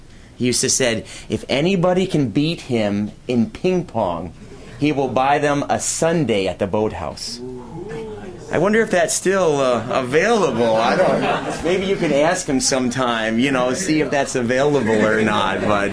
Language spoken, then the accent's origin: English; Brant Lake, New York, United States; Well, it's nice to be here back in my hometown. When we go to different places around the world or we travel and we meet different people, they always say, where's your hometown? And I get to say New York, but I get to say also Brant Lake, New York.